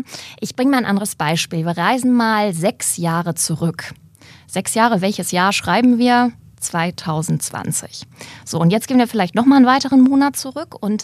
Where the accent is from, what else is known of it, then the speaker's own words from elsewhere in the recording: Hamburg, Germany; ich komme ja aus dem Norden, aus Hamburg.